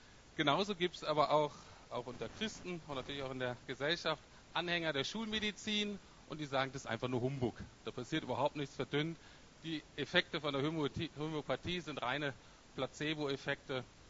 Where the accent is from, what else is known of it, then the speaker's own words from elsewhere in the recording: Bremen, Germany; Also ich komme aus Bremen-Nord, das ist gar nicht so ganz unähnlich wie Berlin.